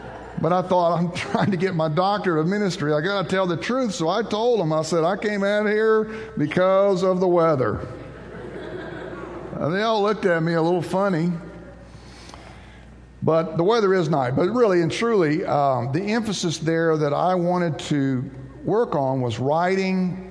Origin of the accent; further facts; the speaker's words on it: Texas, United States; I'm an international student. I'm from Texas. You know, I'm from a place that's a country all of its own.